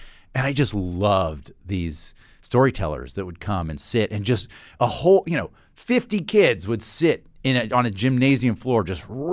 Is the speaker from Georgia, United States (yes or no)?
yes; Atlanta, Georgia, United States; so I grew up in Atlanta, but I went to summer camp up in North Carolina in the mountains.